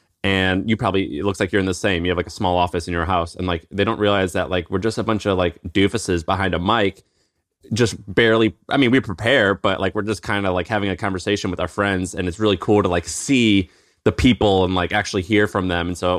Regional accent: Tennessee, United States; accent: twang; I had a little bit of a twang, you know, and people would kind of tease me. And I told them I'm from Tennessee

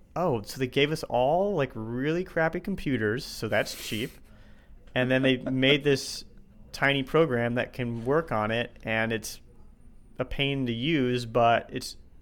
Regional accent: Omaha, Nebraska, United States; I grew up in Omaha.

